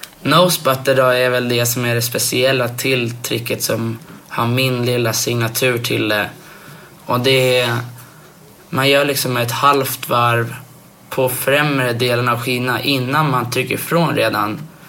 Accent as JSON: {"language": "Swedish", "country": "Sweden", "said": "Så jag har aldrig liksom tänkt på det där att jag är från Sverige"}